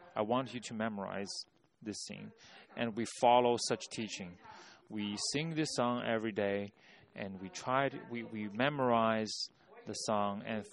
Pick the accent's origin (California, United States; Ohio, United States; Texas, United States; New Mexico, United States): California, United States; San Francisco; from San Francisco. I was saved in 1987.